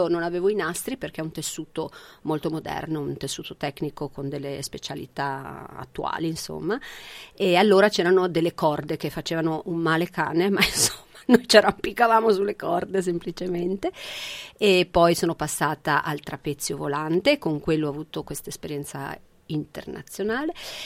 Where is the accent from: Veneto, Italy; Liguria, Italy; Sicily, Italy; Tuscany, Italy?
Liguria, Italy; Genoa; i miei sono di Genova, la mia famiglia è di Genova, Genova, Reggio Emilia, ma insomma Genova siamo vissuti la maggior parte del tempo.